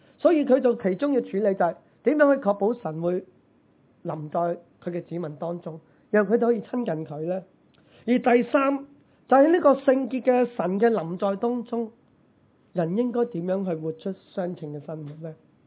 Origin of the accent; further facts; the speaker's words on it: China; 就好似我哋中国人话斋呢大扫除